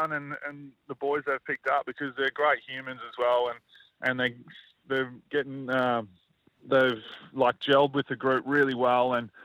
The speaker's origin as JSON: {"language": "English", "country": "Australia", "said": "as Australian"}